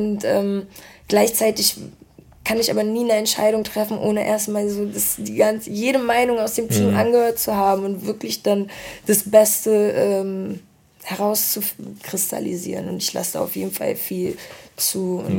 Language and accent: German; Northern Germany, Germany; ich bin ja auch ein Kind des Nordens